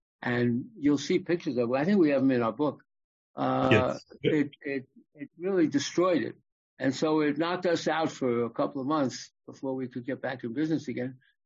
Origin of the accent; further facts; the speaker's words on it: New York, United States; I'm a New Yorker, born and bred, and still.